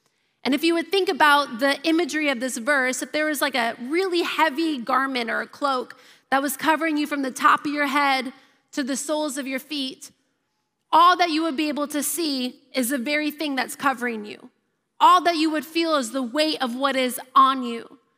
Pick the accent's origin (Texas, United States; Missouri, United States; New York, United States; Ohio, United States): Ohio, United States; except I know it's not God's will that he's a Michigan fan and I'm from Ohio.